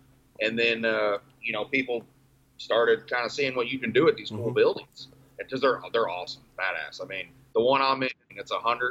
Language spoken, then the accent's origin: English; Kansas City, Missouri, United States; Kansas City's been great. You know, I mean, like, it's a real tight-knit kind of city and town.